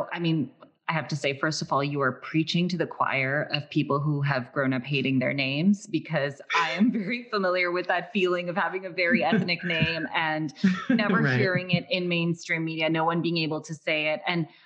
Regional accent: Canada; if I was to contextualize this as a person of color, as a woman of color, as a Canadian, when I was a child, I wanted to be a news anchor.

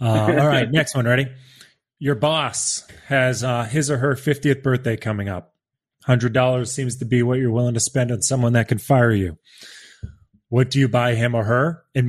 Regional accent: Boston, Massachusetts, United States; accent: Boston; I think my old Boston accent came through there.

